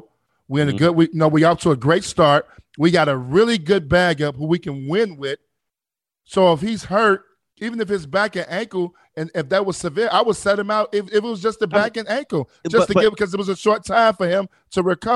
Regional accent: Chicago, Illinois, United States; I'm from Chicago. What do you mean?

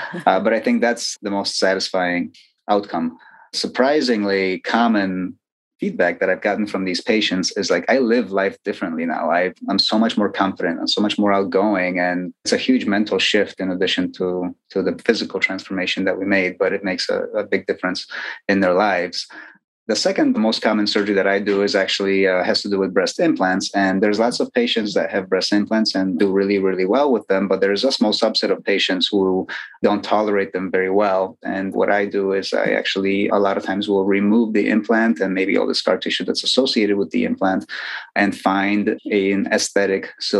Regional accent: Chicago, Illinois, United States; also born or lived in Poland; I was born in Poland, but I lived in Chicago most of my life, and most of my training is from Chicago.

